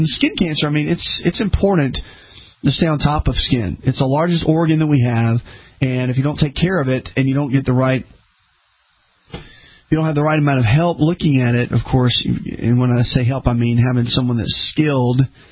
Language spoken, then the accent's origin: English; the South, United States; When I started traveling years ago, growing up in the South